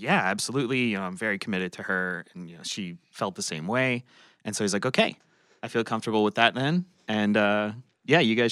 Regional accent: Palos Verdes, California, United States; now in Orange County, United States; Born and raised in Palos Verdes

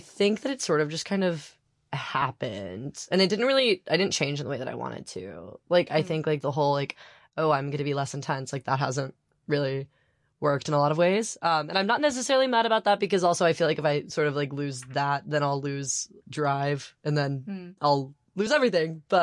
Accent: Frisco, Texas, United States; now in Providence, United States; Like, I'm from Frisco, Texas, and now we're in like Providence, Rhode Island

